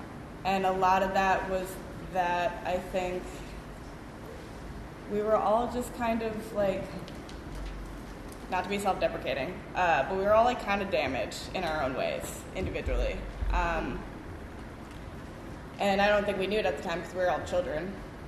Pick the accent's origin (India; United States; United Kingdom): United States; New York; I was raised in Westchester, which is upstate to a lot of y'all. It's like, it's like literally a half an hour away